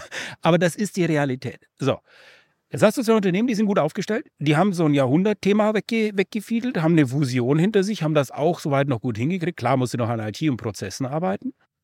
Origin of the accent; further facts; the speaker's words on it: Bavaria, Germany; Ich selber bin Bayer, hört man vielleicht so ein bisschen.